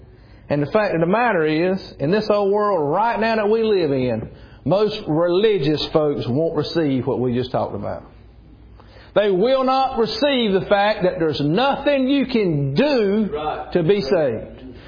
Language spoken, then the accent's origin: English; Lyesville, North Carolina, United States; I remember when I was a little boy, and I was raised up on Main Street, Lyesville, North Carolina.